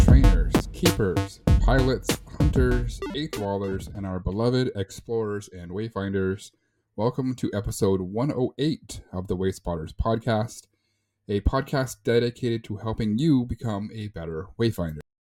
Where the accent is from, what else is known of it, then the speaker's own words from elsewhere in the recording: Canada; But then again, I'm Canadian, so that doesn't say cold.